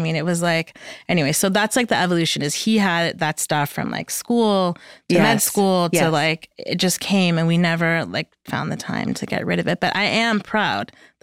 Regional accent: Michigan, United States; born there; I mean, so I was born in Michigan. I don't even know if you know that.

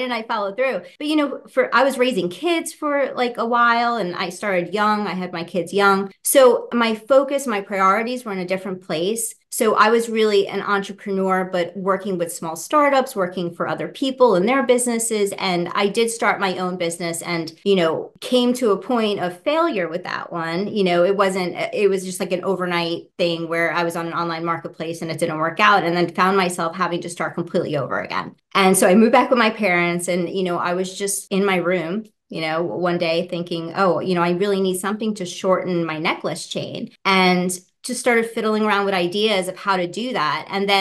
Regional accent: Doylestown, Pennsylvania, United States; I am from Doylestown, Pennsylvania

